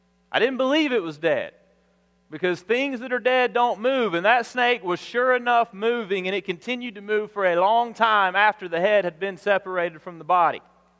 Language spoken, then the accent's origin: English; Alabama, United States; I am from South Alabama, and I grew up around what we call water moccasins, which you might call cotton mouths, and rattlesnakes.